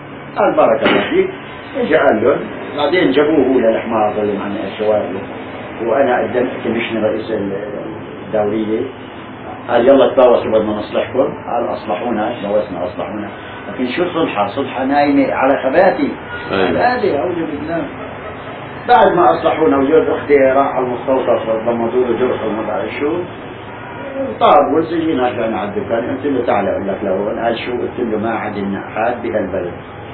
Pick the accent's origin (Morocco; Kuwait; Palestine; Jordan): Palestine; لما شاف الوضع كيف واحنا فلسطينيين